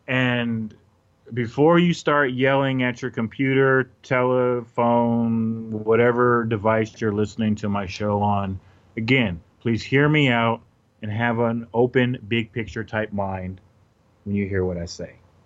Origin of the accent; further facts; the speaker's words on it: Arizona, United States; Also, growing up in Arizona, I dealt with the real deal racists